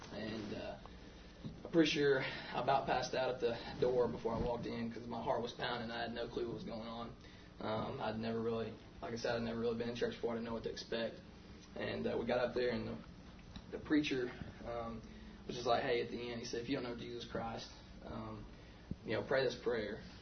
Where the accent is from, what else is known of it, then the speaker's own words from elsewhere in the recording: Tennessee, United States; I'm actually from Sevier County over in East Tennessee.